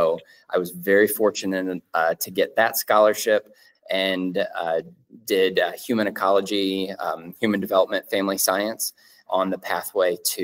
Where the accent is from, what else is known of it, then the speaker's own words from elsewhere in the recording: Canton, Ohio, United States; I was born and raised here in Canton. I went to Perry High School. I went to Ohio State for college